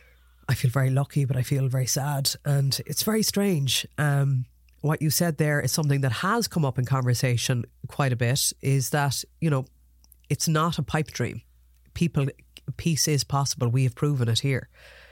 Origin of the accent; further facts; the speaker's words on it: Ireland; I think as Irish people, we have, I suppose, a connection to Palestinians because we feel like there's a connection there because we were ruled so long by the Brits